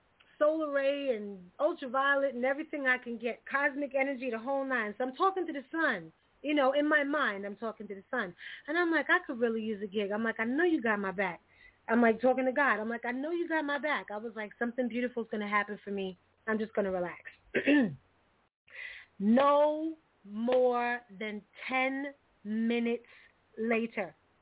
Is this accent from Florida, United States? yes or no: no; New York City, New York, United States; I was born in Flushing, Queens. I was raised in New York City.